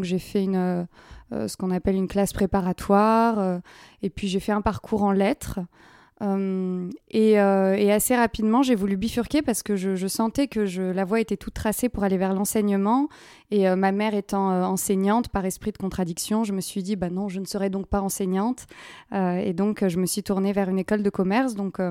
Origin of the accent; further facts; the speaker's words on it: Paris, Île-de-France, France; Je suis née ici, à Paris, parisienne pur jus.